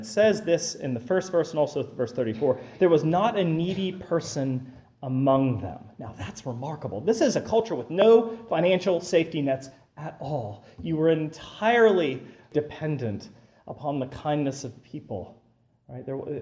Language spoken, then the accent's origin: English; Harmony, Pennsylvania, United States; I grew up in Harmony. It was founded by a cult.